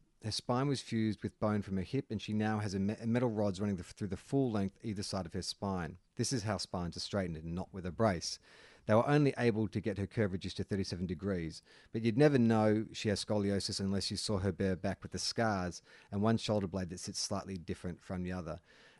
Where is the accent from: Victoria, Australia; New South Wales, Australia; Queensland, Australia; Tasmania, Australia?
Victoria, Australia; Melbourne; I am from Melbourne, and because Western Australia thinks Victorians are the devil, I have to do the state-run quarantine for 2 weeks before heading to my remote area.